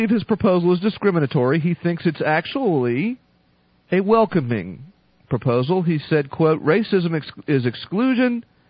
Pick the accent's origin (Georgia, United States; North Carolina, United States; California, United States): North Carolina, United States; we're gonna start off the show today with a story right out of my home state of North Kakilaki, North Carolina.